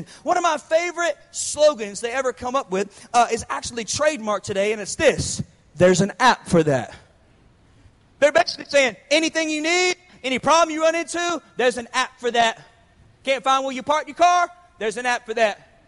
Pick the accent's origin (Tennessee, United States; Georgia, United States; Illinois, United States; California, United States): Georgia, United States; Atlanta; But y'all, I'm from Hotlanta. So being in Chicago was a rude awakening.